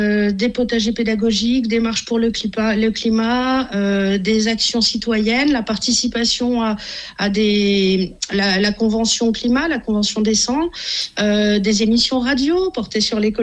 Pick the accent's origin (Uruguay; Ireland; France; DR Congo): France; Auvergne-Rhône-Alpes; born there; je suis née dans le Beaujolais